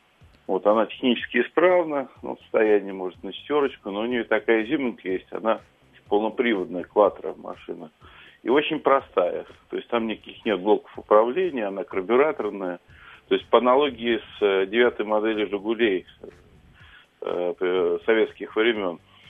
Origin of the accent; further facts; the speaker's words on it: Moscow, Russia; я из Москвы.